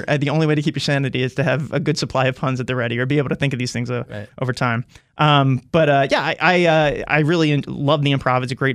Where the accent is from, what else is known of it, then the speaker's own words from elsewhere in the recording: Philadelphia, Pennsylvania, United States; now in Washington, United States; Oh, I grew up in Philadelphia. I've lived in Washington D.C. for 20 years though